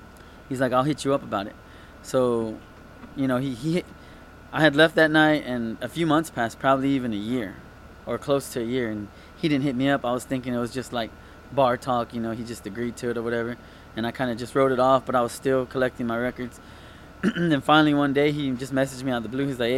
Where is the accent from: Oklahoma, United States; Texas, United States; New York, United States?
Texas, United States; I definitely want to put Texas in there because that's what I represent the most. You know, I'm a Texan.